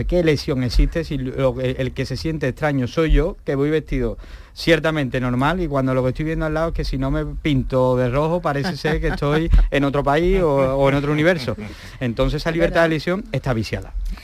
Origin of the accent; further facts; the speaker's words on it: Andalusia, Spain; no solo como andaluces, sino a nivel como España, como país.